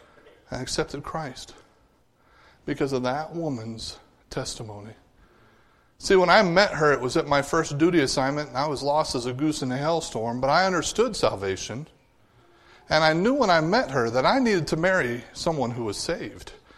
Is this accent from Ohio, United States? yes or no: no; Louisiana, United States; Now, I told you that I was raised in Louisiana. Now, it was only like 10 years of my life, but it had a magnificent impact on me when I was growing up.